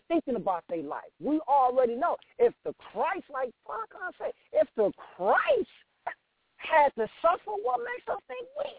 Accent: Detroit, Michigan, United States; now in Arizona, United States; And I'm from Detroit, so I know what that cold feel like. It didn't snow here last year. And I'm in Arizona.

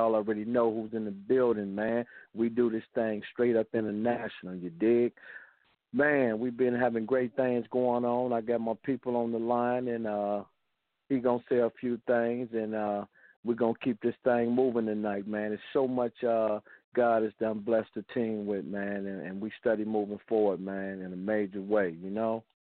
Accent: Detroit, Michigan, United States; So me and we come from Detroit together

